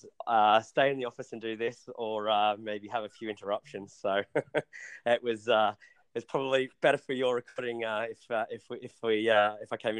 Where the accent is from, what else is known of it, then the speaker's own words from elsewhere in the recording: Sydney, New South Wales, Australia; now in Brisbane, Australia; I've spent some time in Sydney. I grew up in Sydney.